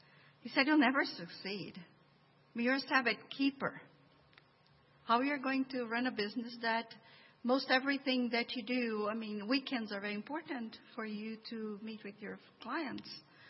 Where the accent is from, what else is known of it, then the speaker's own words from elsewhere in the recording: Frederick, Maryland, United States; I'm from Frederick, Maryland.